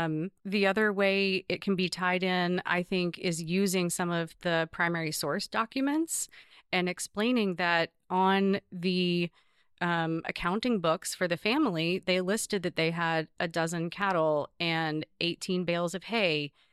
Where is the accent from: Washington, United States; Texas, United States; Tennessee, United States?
Tennessee, United States; I grew up in the South, grew up visiting Bellmead and the Hermitage on field trips as a kid, knew about slavery.